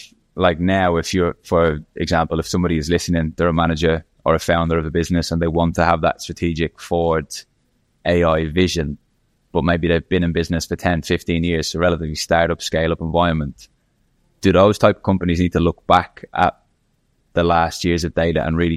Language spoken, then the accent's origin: English; Ireland; I'm from Ireland